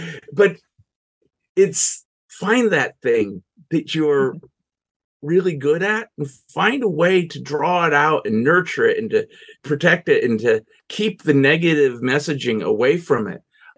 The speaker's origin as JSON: {"language": "English", "country": "United States", "tie": "born or raised there", "said": "And because of the culture I grew up in and the years that I grew up in the United States, it was common for a man to identify himself with his job."}